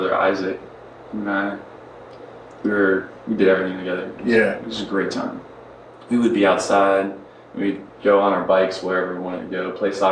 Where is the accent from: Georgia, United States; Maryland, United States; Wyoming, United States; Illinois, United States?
Maryland, United States; Born and raised in Maryland, actually.